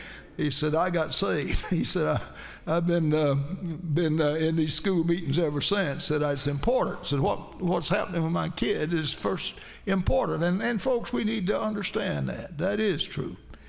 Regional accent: Georgia, United States; accent: Georgia; So I go in to sit down with overalls on, talking my Georgia accent. Some of the words that they didn't have here in Florida I still used

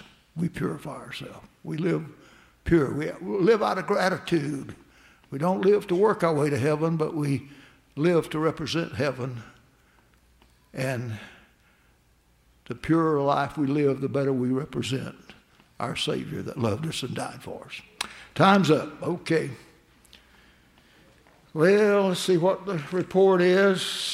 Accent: England, United Kingdom; And the truth of the matter is, we as English people today, we're blessed.

